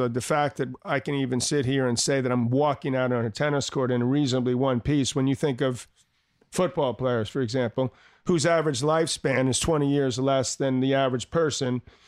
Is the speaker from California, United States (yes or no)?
no; Queens, New York, United States; I grew up in Douglas and Queens.